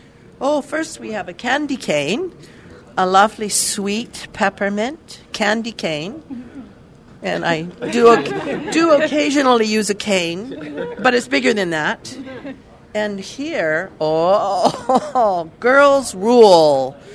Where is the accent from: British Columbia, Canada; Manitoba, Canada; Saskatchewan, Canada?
British Columbia, Canada; Prince George; Doesn't snow very much here, but I grew up in Prince George.